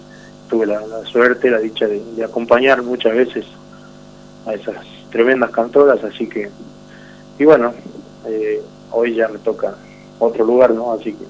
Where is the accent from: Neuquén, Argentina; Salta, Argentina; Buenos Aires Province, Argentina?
Salta, Argentina; Orán; de familia formoseña, paraguaya, chaqueña. Yo nací, me crié acá en Orán.